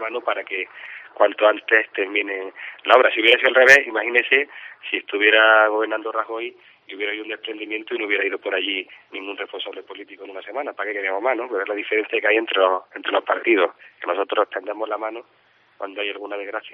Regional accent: Alhendín, Andalusia, Spain; Yo, como sabéis, todo vivo en Alendín, en mi pueblo, y ya sabéis la distancia que hay de Alendín a la costa.

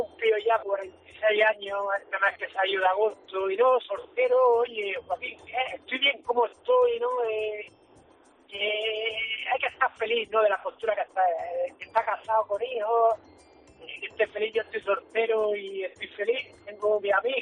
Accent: Motril, Andalusia, Spain; Soy de Granada, de Motril. Yo me crié allí en Motril.

